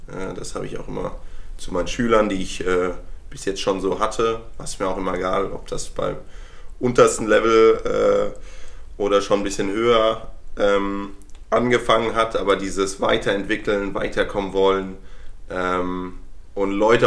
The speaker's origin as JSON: {"language": "German", "town": "Darmstadt", "region": "Hesse", "country": "Germany", "tie": "born or raised there", "lives_now": "Warendorf, Germany", "said": "Gebürtig komme ich eigentlich aus Darmstadt. Bin jetzt dann vor 8 Jahren hier nach Warndorf gekommen."}